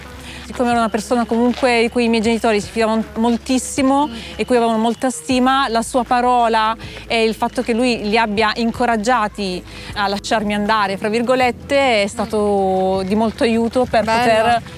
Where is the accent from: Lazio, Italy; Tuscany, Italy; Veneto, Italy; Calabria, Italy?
Calabria, Italy; Catanzaro; Sono nata a Catanzaro, ho frequentato appunto le scuole in città.